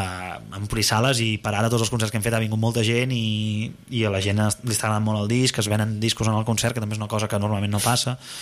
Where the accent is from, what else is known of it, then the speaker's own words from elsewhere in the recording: La Bisbal d'Empordà, Catalonia, Spain; jo també soc de la Bisbal